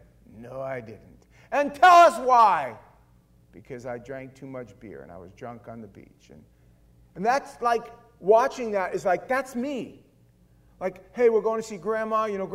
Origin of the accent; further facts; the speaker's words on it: Queens, New York, United States; also born or lived in Brooklyn; I was born in Brooklyn. My parents moved to Queens, and I grew up in that same house.